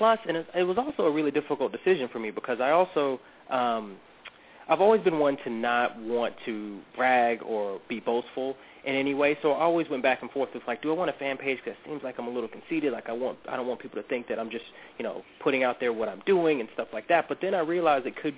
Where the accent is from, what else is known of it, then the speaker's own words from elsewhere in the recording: the South, United States; it struck a chord with me because I grew up in the South. And, you know, as a black male growing up in the South, you get it from all angles.